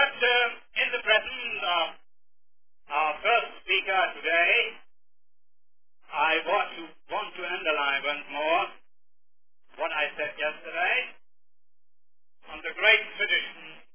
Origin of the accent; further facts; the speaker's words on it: Switzerland; English is a second language; Now, I come from Switzerland, a country whose political organization is based on the belief that you work your way upward from the bottom.